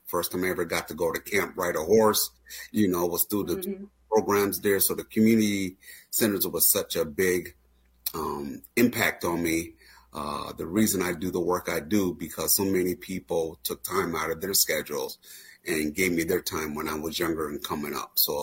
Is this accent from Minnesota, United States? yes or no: yes; Minneapolis, Minnesota, United States; born and raised in North Minneapolis. So I'm from the city, graduated from North High School, Polar.